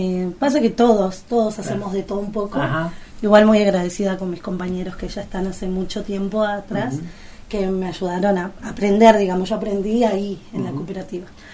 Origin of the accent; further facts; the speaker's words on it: Bariloche, Río Negro, Argentina; born there; Soy nacida en Bariloche